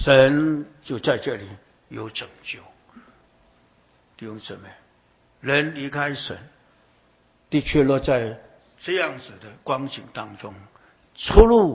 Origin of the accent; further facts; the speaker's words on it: China; 但是我们中国人说女人呢最怕就是嫁错郎，是吧？